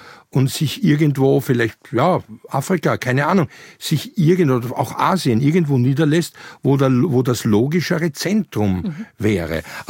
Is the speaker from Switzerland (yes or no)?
no; Austria; Also in Deutschland kennt man ihn, bei uns in Österreich, wie üblich, mit ein bisschen Verspätung, war das dann um 1900 der akademische Kulturkampf.